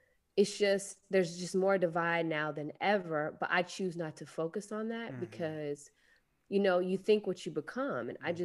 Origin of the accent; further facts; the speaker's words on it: the South, United States; I grew up in the South, so I've seen it all.